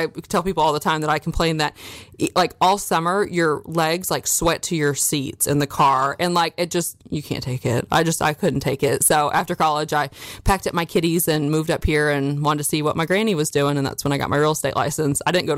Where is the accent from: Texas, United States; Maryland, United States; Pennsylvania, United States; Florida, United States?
Florida, United States; Orlando; born and raised, and my parents still live in the house I grew up in Orlando.